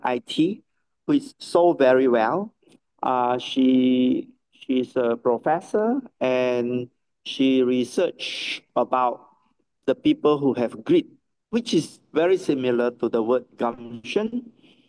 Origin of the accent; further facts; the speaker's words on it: Singapore; For me, growing up in Singapore